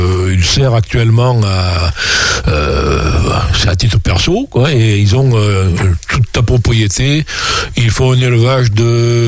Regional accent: Saint-Pardoux-l'Ortigier, Nouvelle-Aquitaine, France; born there; je suis né à Saint-Pardoux-l'Ortiger, et je suis revenu parce que finalement, je trouve qu'on est bien en Corrèze et à la campagne.

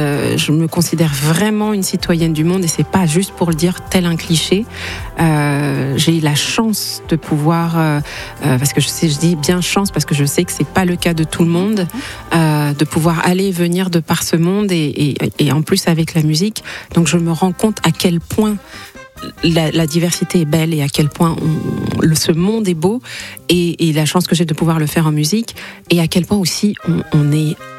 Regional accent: Senegal; C'est là d'où je viens. Déjà rien que par le contact avec ma famille, donc mes parents, mes frères, mes soeurs, mes cousins, toute la famille qui est au Sénégal.

